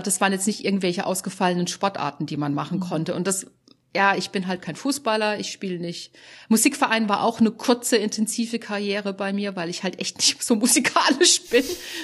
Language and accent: German; Baden-Württemberg, Germany; von Baden-Württemberg, vom Rhein, von da, wo ich herkomme